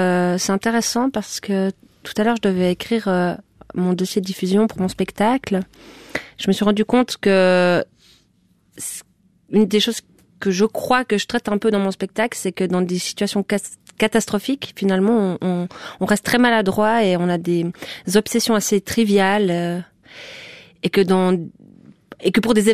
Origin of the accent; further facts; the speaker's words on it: Bussigny, Vaud, Switzerland; parce que j'ai grandi à Bussigny